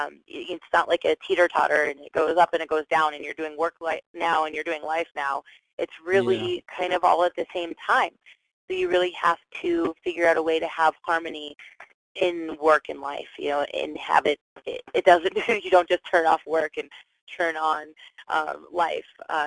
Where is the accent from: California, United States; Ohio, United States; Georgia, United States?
Georgia, United States; Atlanta; We met on an airplane going from Denver to Atlanta because I'm actually originally from Atlanta.